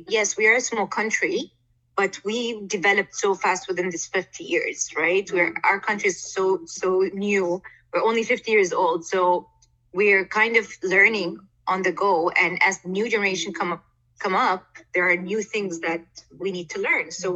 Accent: Abu Dhabi, United Arab Emirates; So I'm from Abu Dhabi, from the United Arab Emirates, aka people know about it as Dubai.

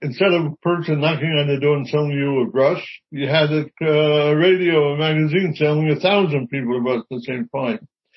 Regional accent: United States; As an American

